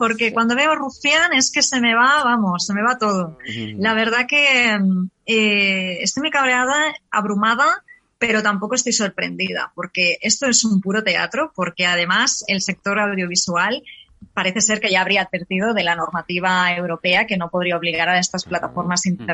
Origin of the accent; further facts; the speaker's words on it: Catalonia, Spain; first language Catalan; no tengo por qué verla en catalán y no por eso significa que odie o que desprecie mi lengua también, porque soy bilingüe.